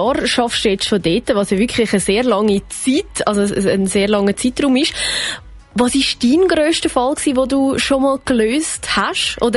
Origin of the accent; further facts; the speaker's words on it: Switzerland; sondern Detektive gibt's nicht nur in Amerika, nein, auch bei uns in der Schweiz